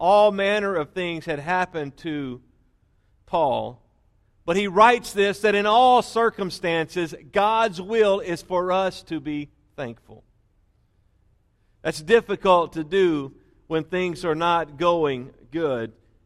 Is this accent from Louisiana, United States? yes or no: yes; Louisiana, United States; And I was raised in Louisiana, therefore I am a New Orleans Saints football fan.